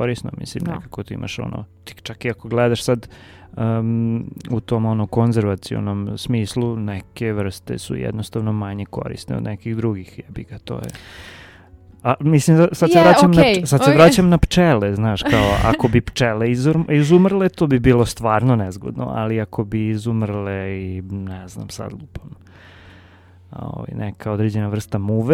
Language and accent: Serbian; Kuršumlija, Southern and Eastern Serbia, Serbia; ja sam, ono, iz Kuršumlije poreklom.